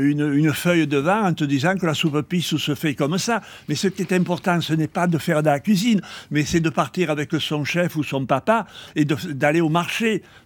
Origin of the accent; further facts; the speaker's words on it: Provence-Alpes-Côte d'Azur, France; je me sens de plus en plus provençal.